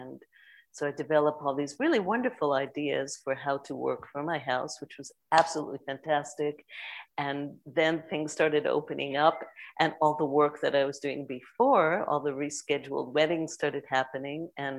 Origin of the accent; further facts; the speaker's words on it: New York City, New York, United States; maybe it's because I grew up in New York City.